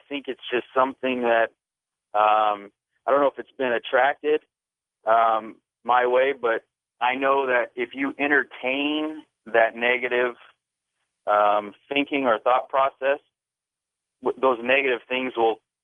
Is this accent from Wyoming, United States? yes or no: yes; Wyoming, United States; moved away; I've always been a pretty positive kid growing up in Wyoming. Moving to Nebraska, you know, I had some challenges and whatnot.